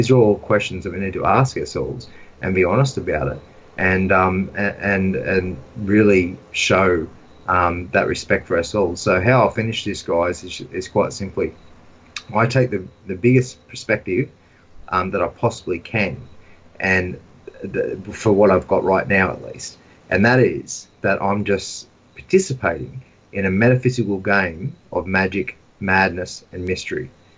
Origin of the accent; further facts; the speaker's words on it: Australia; We are an Australian family, and we need to talk like that.